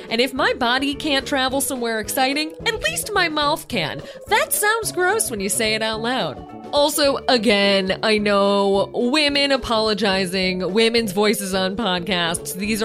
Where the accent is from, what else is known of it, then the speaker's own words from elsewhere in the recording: United States; since I kind of love being in that fake theme parky version of France as an American.